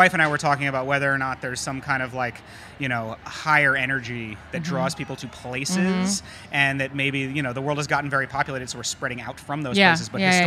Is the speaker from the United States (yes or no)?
yes; the North, United States; maybe I'm just sensitive to it growing up in the North and having parents who were activists.